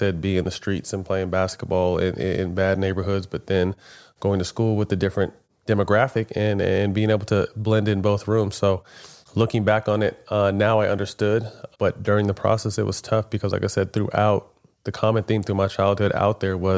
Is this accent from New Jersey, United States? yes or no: no; Sacramento, California, United States; I faced a lot of racism growing up in Sacramento.